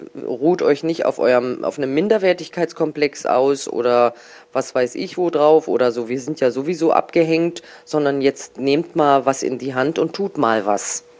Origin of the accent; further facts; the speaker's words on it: Berlin, Germany; hätte ich mich als Jugendliche in Neuwestend in die U-Bahn setzen können